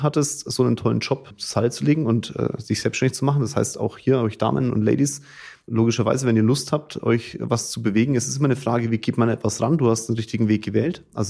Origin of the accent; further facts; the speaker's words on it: Bavaria, Germany; wir kommen ja aus Franken